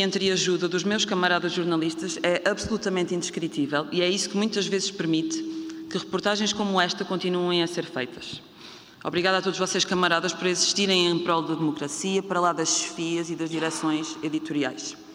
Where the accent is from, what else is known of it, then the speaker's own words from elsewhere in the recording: Unhais da Serra, Castelo Branco, Portugal; famílias, como a minha, de operárias e operários de lanifícios em Unhais da Serra, na Covilhã, onde cresci